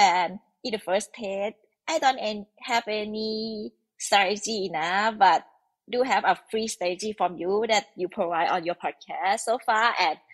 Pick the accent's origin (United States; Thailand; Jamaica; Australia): Thailand; English is a second language; I'm from Thailand. Now I am a researcher working for the Peter Liam Chemical Company One.